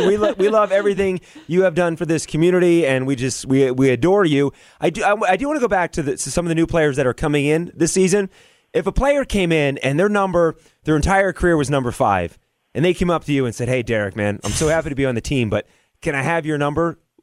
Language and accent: English; Philadelphia, Pennsylvania, United States; You know, I grew up in Philly, so I had the Flyers around me